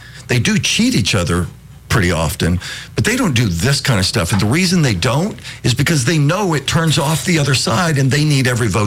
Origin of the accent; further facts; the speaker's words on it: Montgomery, Alabama, United States; I grew up in that district. I grew up in Montgomery.